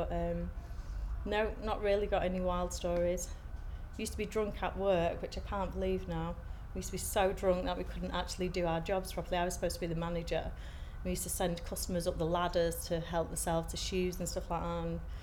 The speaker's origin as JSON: {"language": "English", "town": "Manchester", "region": "North West England", "country": "United Kingdom", "said": "I'm 40 and I'm from Manchester."}